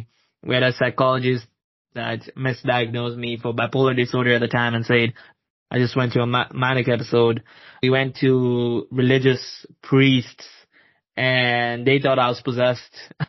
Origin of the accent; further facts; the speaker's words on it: Tanzania; So as I mentioned, I grew up in East Africa. I was born and raised in Tanzania, and Tanzania is very different from Canada.